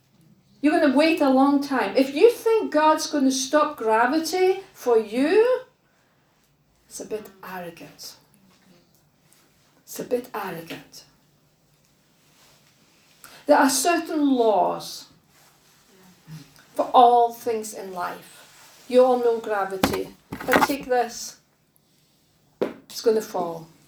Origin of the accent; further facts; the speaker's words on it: Denmark; of course I'm from Denmark, so it's a different education system